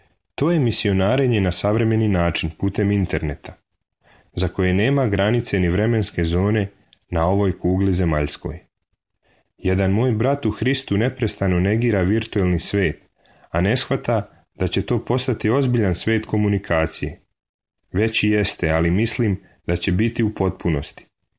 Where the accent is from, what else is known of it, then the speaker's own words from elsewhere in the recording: Vojvodina, Serbia; Ja sam inače iz Vojvodine, iz mesta kraj Novog Sada, iz kojeg su vladika Porfirije i vladika Fotije.